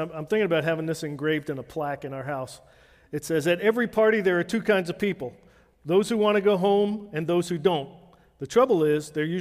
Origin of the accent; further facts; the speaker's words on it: Brooklyn, New York, United States; I'm Italian. I grew up in Brooklyn.